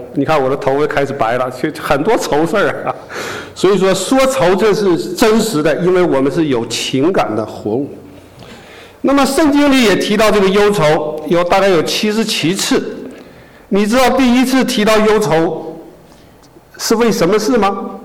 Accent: Northeast China, China; 因为我也是东北人，

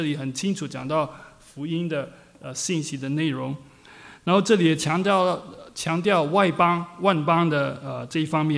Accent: China; 我们中国人里面，中国人其实可以分成不同的群体

